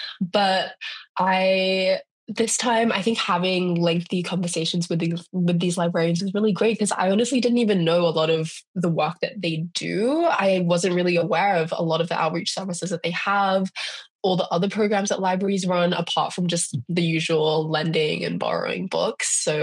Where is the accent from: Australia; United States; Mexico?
Australia; Sydney, New South Wales; moved away as an adult; And if you can't tell by my accent, I'm from Australia and bookmobiles are a very foreign concept to me because at least like I grew up in Sydney